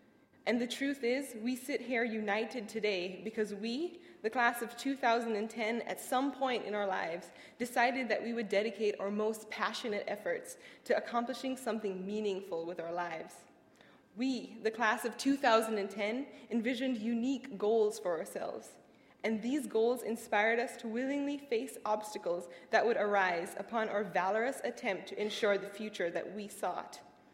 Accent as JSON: {"language": "English", "town": "Kingston", "region": "Surrey", "country": "Jamaica", "tie": "born or raised there", "lives_now": "United States", "said": "it was located just about as far as one could possibly go from my hometown of Kingston, Jamaica. So I was convinced this was a school for me."}